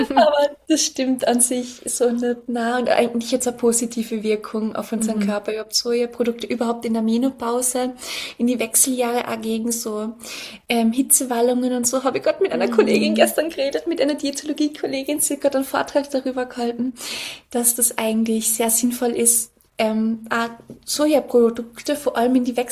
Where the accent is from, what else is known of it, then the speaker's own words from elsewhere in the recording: Austria; bei uns in Österreich